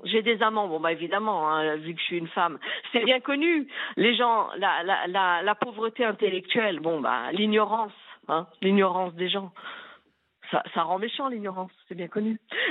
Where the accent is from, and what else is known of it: Paris, Île-de-France, France